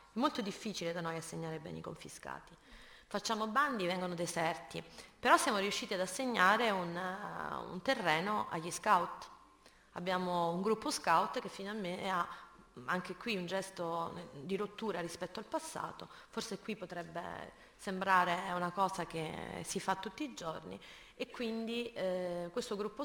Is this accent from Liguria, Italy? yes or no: no; Rosarno, Calabria, Italy; lo dico da privilegiata, da chi ha fatto le scuole pubbliche a Rosarno